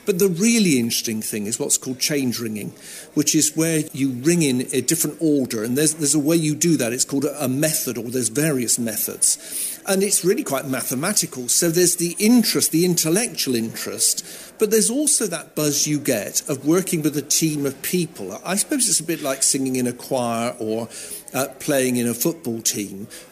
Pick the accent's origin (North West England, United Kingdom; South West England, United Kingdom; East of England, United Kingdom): South West England, United Kingdom; I was brought up down in Wiltshire